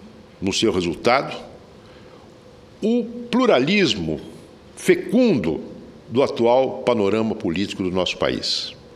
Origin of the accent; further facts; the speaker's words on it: São José do Rio Preto, São Paulo, Brazil; No meu estado de São Paulo, por exemplo, na minha cidade natal, São José do Rio Preto